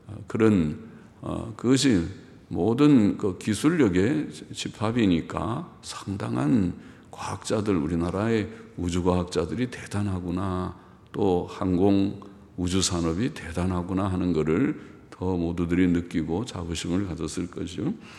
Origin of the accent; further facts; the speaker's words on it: South Korea; 대한민국에 태어난 거 감사하죠.